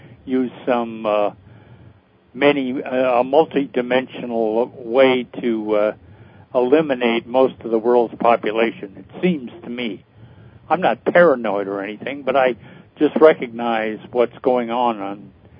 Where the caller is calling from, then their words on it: Washington, United States; I'm in Central Washington State.